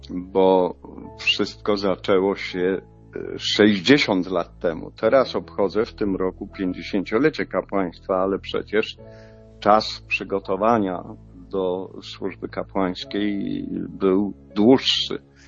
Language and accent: Polish; Gdynia, Pomeranian Voivodeship, Poland; bo ja z Gdyni pochodzę.